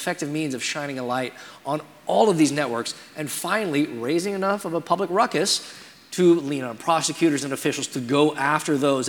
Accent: New York City, New York, United States; And I don't say that just as a New Yorker who's going to catch a train back there later today, or just as an American

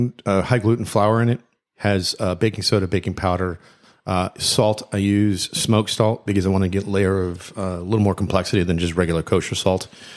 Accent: Florida, United States; Being from Florida, you don't even know.

